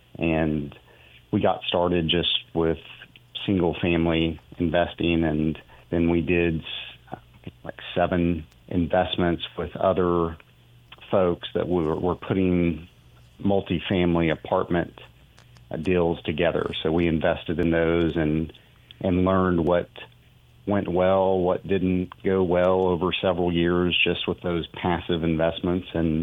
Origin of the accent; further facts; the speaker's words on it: Oklahoma City, Oklahoma, United States; Well, I grew up in Oklahoma City, and I've had some cousins that have had single family rental properties